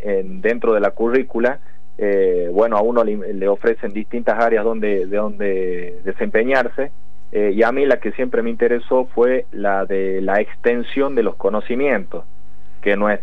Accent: Santa María, Catamarca, Argentina; Yo soy de Santa María, Catamarca.

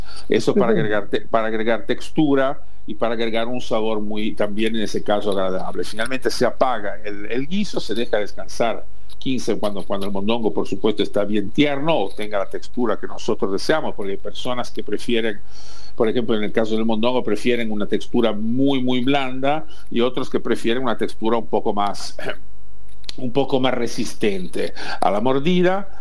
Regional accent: Liguria, Italy; yo lo preparo al estilo de mi tierra, digamos, de mi primera tierra y tierra natal, que es la Liguria

